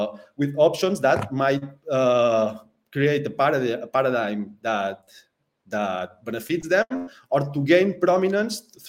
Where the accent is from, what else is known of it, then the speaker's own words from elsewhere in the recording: Spain; It was addressed to politicians directly because I realized I'm from Spain, so I started sending.